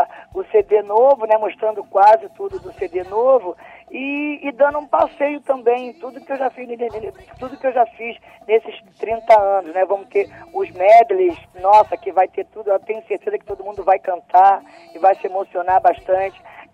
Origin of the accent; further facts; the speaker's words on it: Brazil; Todo brasileiro tem, graças a Deus, eu sou brasileira.